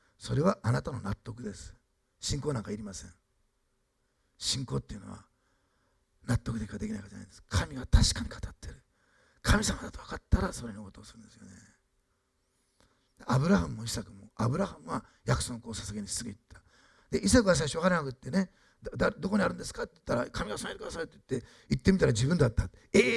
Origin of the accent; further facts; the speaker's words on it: Osaka, Japan; also born or lived in Tokyo; 私は大阪で生まれ育ってメソスト教会でリバイバルを経験した、300人ぐらい大きな会堂を持っている教会で育った。